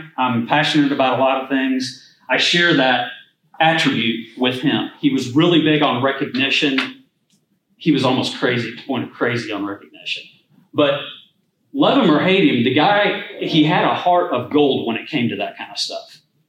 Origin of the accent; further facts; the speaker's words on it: Indiana, United States; So even though I'm from Indiana, we are UK apparently.